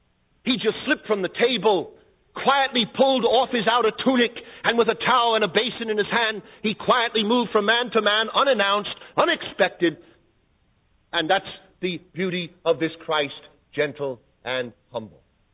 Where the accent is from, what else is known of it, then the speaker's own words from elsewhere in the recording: Brooklyn, New York, United States; Now, being where I come from Brooklyn, New York, first I was suspicious.